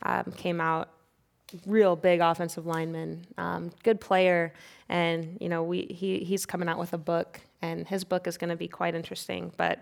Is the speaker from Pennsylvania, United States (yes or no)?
no; Kansas, United States; I'm from Kansas, and sometimes you just miss your family.